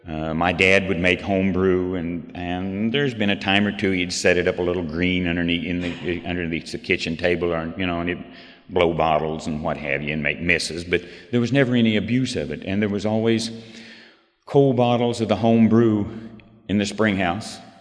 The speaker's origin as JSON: {"language": "English", "town": "Branson", "region": "Missouri", "country": "United States", "said": "I was from Branson."}